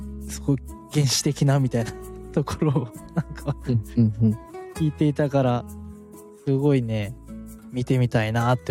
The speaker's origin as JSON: {"language": "Japanese", "region": "Kagoshima", "country": "Japan", "said": "実は、はい、鹿児島の人間なので、"}